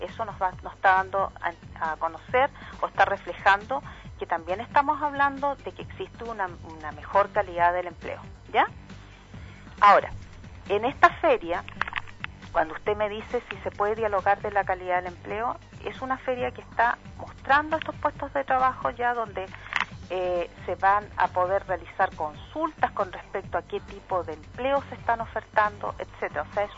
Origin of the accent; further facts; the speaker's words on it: Magallanes, Chile; Pues yo soy magallánica, nacida y criada en Magallanes, como decimos los magallánicos, de pura cepa